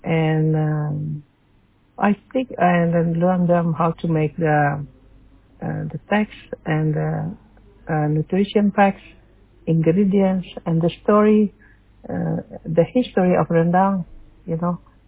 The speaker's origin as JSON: {"language": "English", "town": "Padang", "region": "West Sumatra", "country": "Indonesia", "second_language": "English", "moved": "yes", "lives_now": "Norway", "said": "And as you know, I was born in Padang. I'm original from West Sumatra, and I moved to Norway in 1983."}